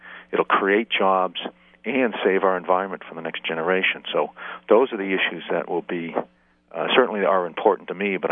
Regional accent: Virginia, United States; I'm from Northern Virginia, of course, and spent my life there as a prosecutor and legislator

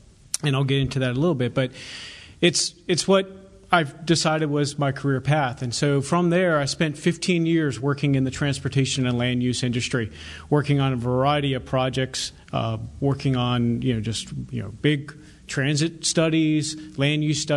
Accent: Hanover, Virginia, United States; I was raised here in Virginia. I claim Hanover as my home. That's where I came into adulthood

